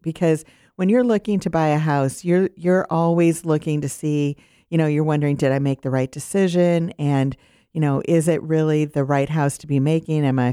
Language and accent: English; Iowa, United States; You know, I grew up in Iowa